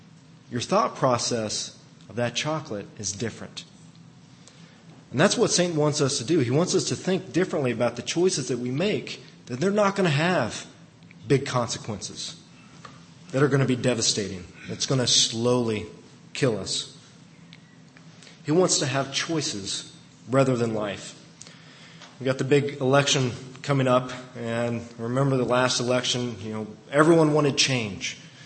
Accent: Ohio, United States; I lived this firsthand in the school I grew up in Ohio.

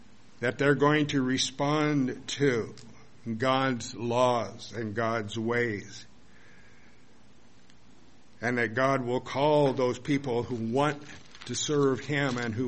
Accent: Oregon, United States; I remember growing up in Oregon, we had this giant oak tree in our yard.

